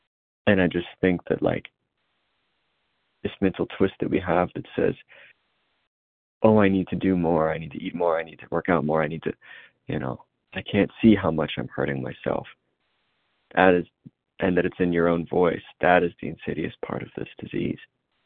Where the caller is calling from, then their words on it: Indiana, United States; also a reader out of Indiana.